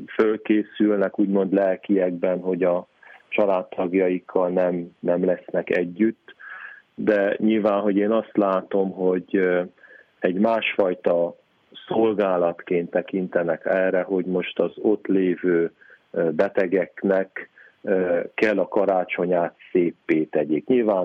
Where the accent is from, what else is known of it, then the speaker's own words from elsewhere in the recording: Sfântu Gheorghe, Covasna, Romania; Én Sepsiszentgyörgyről származom, az anyai nagyszüleim azok még keletebbre, Kézdivásárhelyen túl Lemhényből származnak.